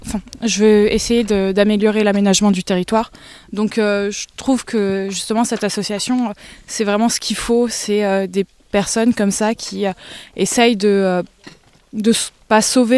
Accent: Paris, Île-de-France, France; moi je viens de Paris, et c'est assez loin de ce que je vois d'habitude.

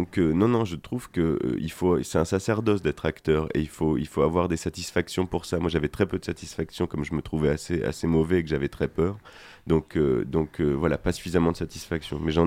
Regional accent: Calais, Hauts-de-France, France; Moi, je viens du nord de la France, d'une ville qui s'appelle Calais

